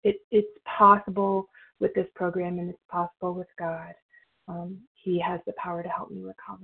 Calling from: Michigan, United States; I'm calling from Michigan.

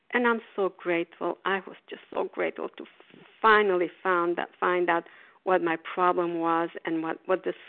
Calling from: Port Charlotte, Florida, United States

